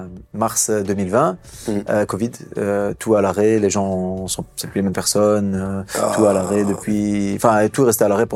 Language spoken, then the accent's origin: French; Brussels, Belgium; Moi, je suis bruxellois de base, tu vois. Donc, forcément, j'ai une préférence pour Bruxelles.